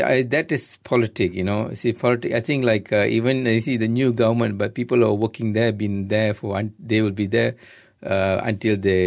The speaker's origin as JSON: {"language": "English", "country": "Malaysia", "said": "I'm a Malaysian."}